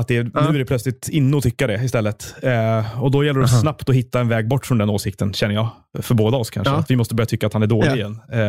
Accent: Stockholm, Stockholm County, Sweden; Men jag är också uppvuxen i Stockholm. Och i stan. Så att jag har lite svårt att inte vara i stan.

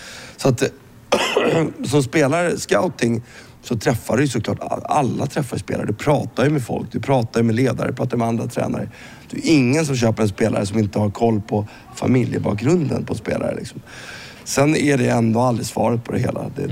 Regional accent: Sweden; jag är svensk

